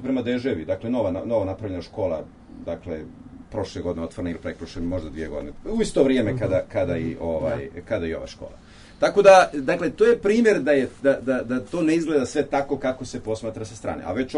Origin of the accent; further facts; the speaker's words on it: Sandžak, Serbia; ja nisam rekao da sam po nacionalnosti Sandžaklija. Jer ako ste vi Hercegovac, ja sam Sandžaklija.